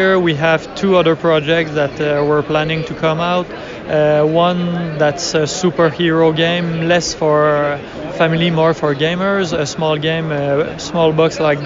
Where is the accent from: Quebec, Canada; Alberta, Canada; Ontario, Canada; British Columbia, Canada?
Quebec, Canada; accent: French; English is a second language; We're from Quebec. That's why the French accent.